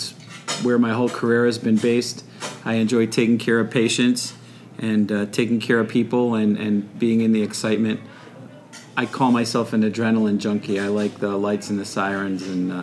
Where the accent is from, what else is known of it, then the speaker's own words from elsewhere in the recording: North Haven, Connecticut, United States; I was born and raised in North Haven, Connecticut.